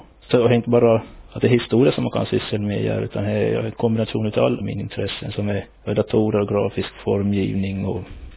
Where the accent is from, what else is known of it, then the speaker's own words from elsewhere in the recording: Nykarleby, Ostrobothnia, Finland; now in Drottningholm, Sweden; I Drottningholm utanför Stockholm. Jag är från Nykarleby.